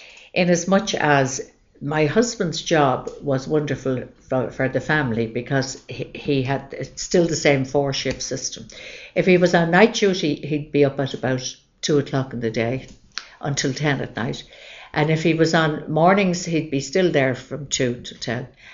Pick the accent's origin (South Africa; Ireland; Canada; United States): Ireland; Dublin, Leinster; my experience as a kid growing up in Dublin, in Drimna, in the 50s and 60s, well equipped me to understand people